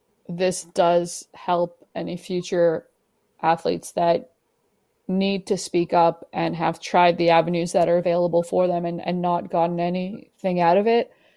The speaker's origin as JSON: {"language": "English", "country": "Canada", "said": "I'm a Canadian and that I cover the WSL and that my main job is covering sport in Australia"}